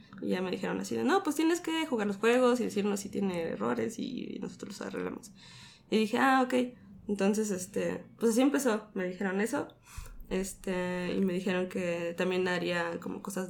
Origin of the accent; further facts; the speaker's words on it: Mexico City, Mexico; Soy de aquí, de la Ciudad de México.